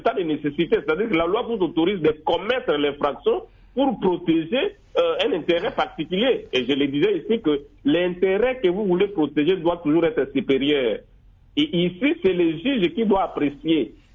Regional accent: Mbandaka, Équateur, DR Congo; même chez nous à l'Équateur, en Bandaka

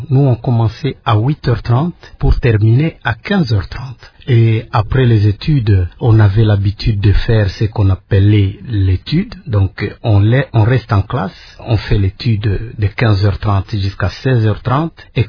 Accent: North Kivu, DR Congo; je passais mon enfance dans mon village natal

